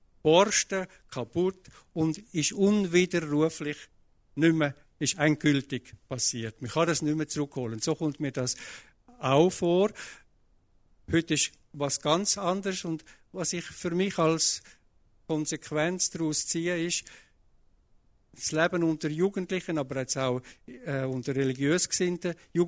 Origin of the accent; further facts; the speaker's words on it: Küssnacht am Rigi, Schwyz, Switzerland; Ich bin aufgewachsen in Küsnacht am Rigi.